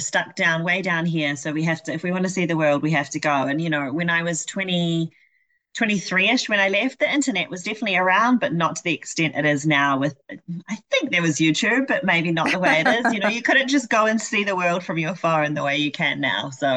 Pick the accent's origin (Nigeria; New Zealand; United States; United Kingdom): New Zealand; It's not actually my hometown. I chose a different town, but but I'm home in my home country.